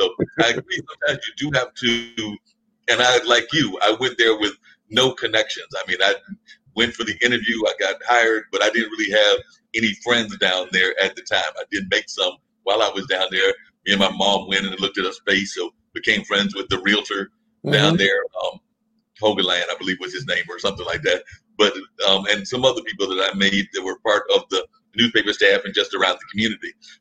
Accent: Warrenton, North Carolina, United States; Yes, I know about rural life because I grew up in Warrenton, North Carolina.

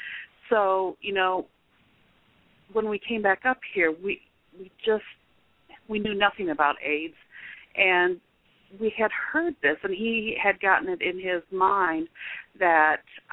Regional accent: Iowa, United States; I'm from Iowa, so we came up to Iowa to get married.

